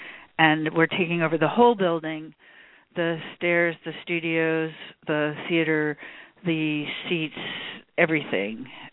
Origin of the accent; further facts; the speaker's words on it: United States; And as an American, I don't get that too much at home.